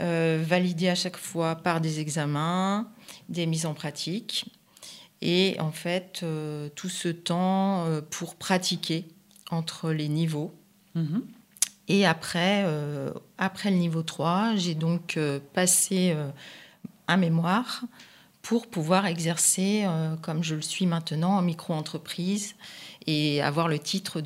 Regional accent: Auvergne-Rhône-Alpes, France; now in Villefranche-sur-Saône, France; je suis caladoise depuis 1998. Avant, je suis originaire de Savoie.

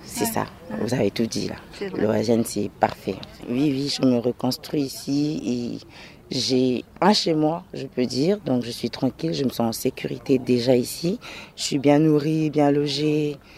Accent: Kinshasa, DR Congo; moved away as an adult; now in France; Je viens du Congo RDC, exactement à Kinshasa. Exactement. Oui, depuis quelques années, je suis en France. Déjà 5 ans bientôt.

